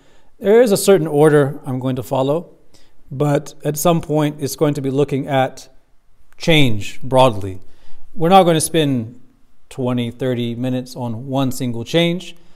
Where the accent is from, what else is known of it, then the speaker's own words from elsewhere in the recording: Morocco; because I came from Morocco before coming here